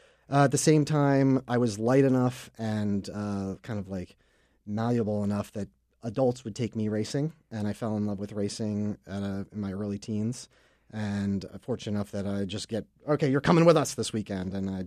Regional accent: Biddeford Pool, Maine, United States; But I grew up in Biddeford Pool, and I just kept hanging out at the docks at the Biddeford Pool Yacht Club.

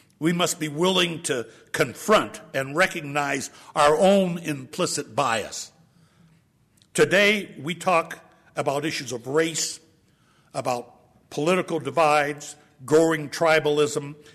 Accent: Idaho, United States; almost 50% of the children in my home state live in poverty. And the Education Law Center gives Idaho an F for overall commitment to education.

